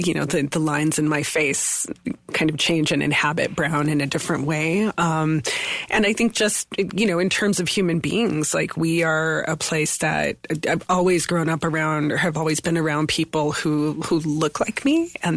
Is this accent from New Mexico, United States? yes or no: yes; Deming, New Mexico, United States; So I grew up in Deming. Mm-hmm. And just 30 miles north of that border.